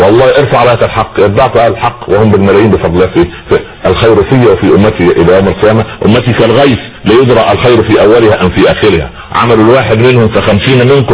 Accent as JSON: {"language": "Arabic", "country": "Egypt", "said": "عندنا في مصر مثال بيقول لك ايه،"}